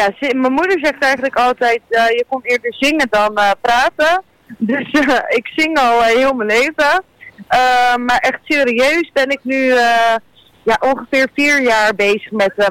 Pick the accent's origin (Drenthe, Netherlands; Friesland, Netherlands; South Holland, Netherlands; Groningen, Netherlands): South Holland, Netherlands; Vlaardingen; ik ben 26 jaar. Zoals ik net al zei, ik kom uit Vlaardingen.